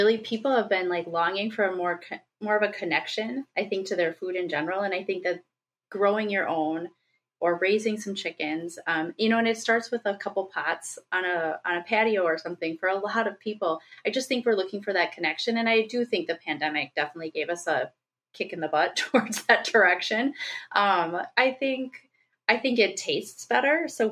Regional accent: Minnesota, United States; So I'm a suburban homesteader, born and raised in Minnesota.

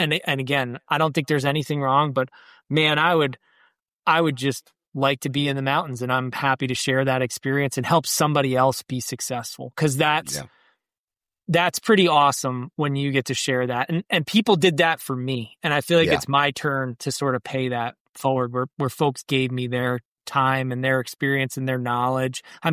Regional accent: New York, United States; And I have access to some real good sized farms here in New York.

